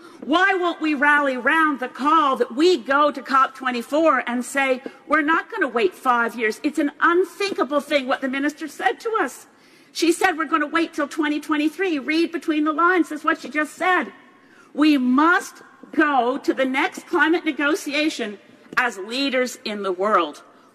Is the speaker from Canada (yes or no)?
yes; Canada; We are Canadian parliamentarians, and we can together achieve the pathway that's been put before us by the world scientists.